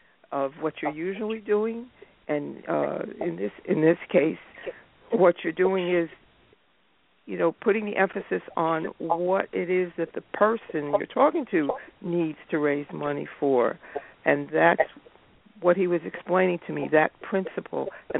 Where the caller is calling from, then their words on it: Chatham, New Jersey, United States; Chatham, New Jersey.